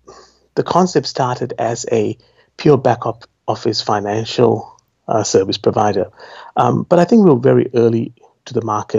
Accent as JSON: {"language": "English", "country": "Australia", "tie": "born or raised there", "also_born_or_lived": "Sri Lanka", "said": "I was born in Sri Lanka, and I migrated to Australia when I was about 10 years old"}